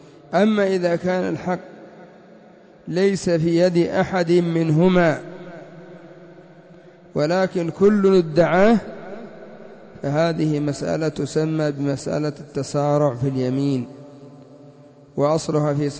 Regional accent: Yemen; وعندنا في اليمن ربما يأتون ببعض الألفاظ التي ليس عليها دليل، لا سيما في البلاد العليا

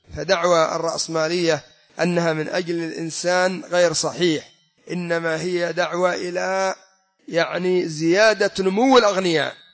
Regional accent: Yemen; عندنا في اليمن انظر العملة من انهيار إلى انهيار

